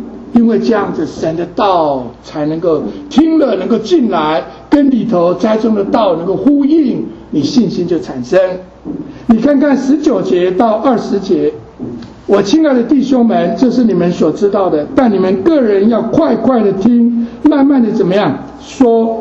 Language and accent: Chinese; China; 像我们中国人的这个唐朝的这个李商隐啊，这个诗人做的诗啊